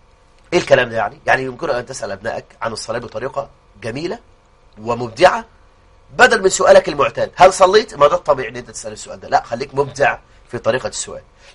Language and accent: Arabic; Egypt; بلدنا مصر